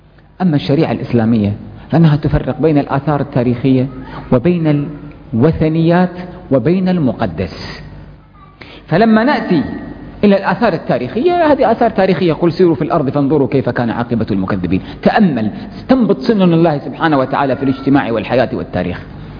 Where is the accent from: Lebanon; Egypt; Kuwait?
Kuwait; كاتب سياسي عندنا في الكويت